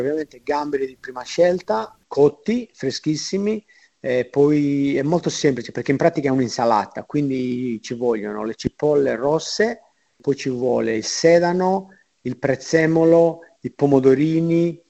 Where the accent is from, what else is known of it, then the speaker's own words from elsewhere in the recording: Sardinia, Italy; in Sardegna mangiamo abbastanza pesce a Natale, anche se da dove vengo io si mangia tantissima carne, soprattutto il porcetto, l'agnello